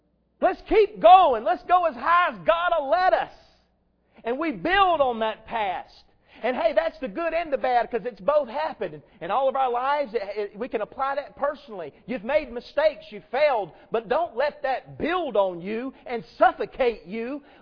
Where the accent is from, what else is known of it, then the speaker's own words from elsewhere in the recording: South Carolina, United States; now in Georgia, United States; You know as well as I do here in Georgia and growing up in South Carolina, what we have is a lot of religion.